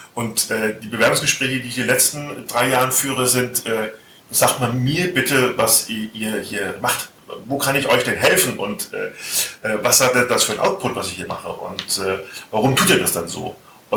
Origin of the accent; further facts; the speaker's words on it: Hesse, Germany; Ich bin Hesse